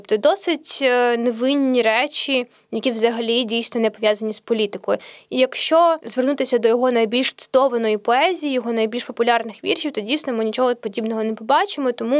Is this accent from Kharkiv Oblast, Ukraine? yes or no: no; Kremenchuk, Poltava Oblast, Ukraine; я народилася і зростала в Кременчуці, який насправді є досить російськомовним містом, точніше кажучи, з російщеним містом, поросійщеним містом.